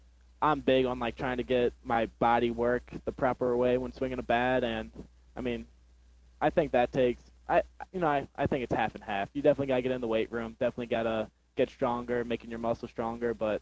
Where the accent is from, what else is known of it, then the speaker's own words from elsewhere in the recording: O'Fallon, Missouri, United States; I'm from Ofala, Missouri.